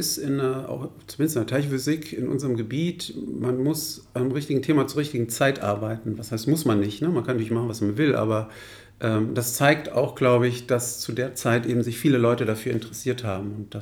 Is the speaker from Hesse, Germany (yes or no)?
yes; Wiesbaden, Hesse, Germany; Ja, ich bin in Wiesbaden aufgewachsen, dann in Mainz studiert.